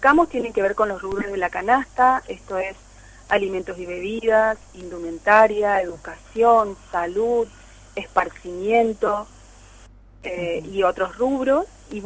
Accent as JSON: {"language": "Spanish", "country": "Argentina"}